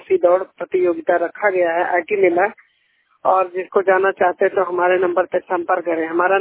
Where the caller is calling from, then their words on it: Raebareli, Uttar Pradesh, India; मैं 100% blind UP Uttar Pradesh district Raebareli से बात कर रहा हूँ।